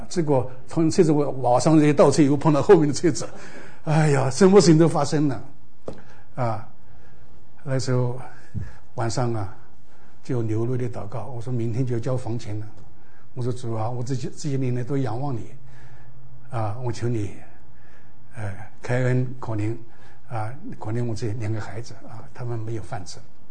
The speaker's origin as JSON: {"language": "Chinese", "country": "China", "said": "我是中国人吧"}